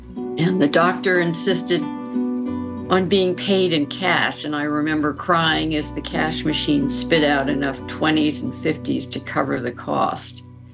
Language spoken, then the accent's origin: English; New York City, New York, United States; I grew up in New York City, and I looked forward to the day when I could run my life and do it my way.